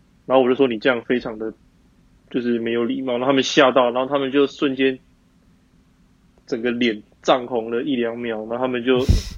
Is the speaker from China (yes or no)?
no; Taiwan; 我们不是从中国来，而且我们是台湾人。然后第二个是我们在这边已经半年以上了，我们是要回国了。